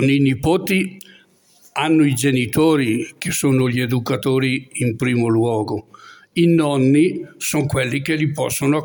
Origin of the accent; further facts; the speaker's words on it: Bedizzole, Lombardy, Italy; Bedizzole anch'io.